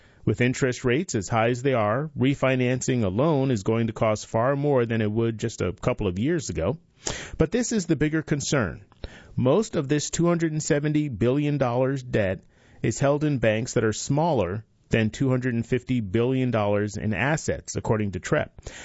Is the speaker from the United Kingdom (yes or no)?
no; Iskenderun, Hatay, Turkey; the epicenter was a little more than 100 miles from my hometown in Alexandretta.